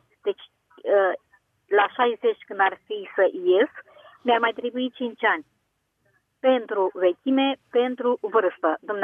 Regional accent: Alexandria, Teleorman, Romania; Sunt din Alexandria.

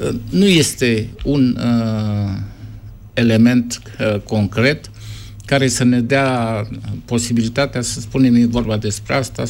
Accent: Suceava, Suceava County, Romania; Când eram copil la Suceava, locuiau foarte mulți evrei acolo.

